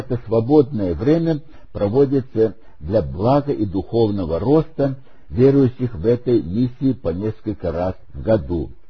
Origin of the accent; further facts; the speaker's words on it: Volga region, Russia; first language German; Russian is a second language; свои 75 лет. Я родился на Волге и два класса кончил на немецком языке и ни слова по-русски не знал